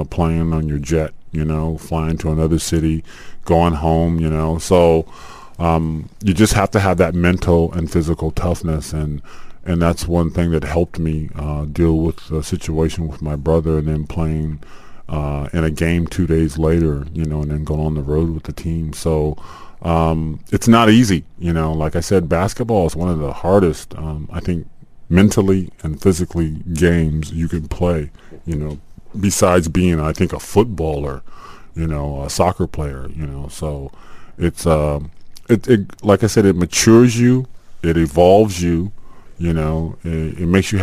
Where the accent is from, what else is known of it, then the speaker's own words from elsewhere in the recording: Chicago, Illinois, United States; luckily it was my hometown, actually, Chicago. That's where I was born.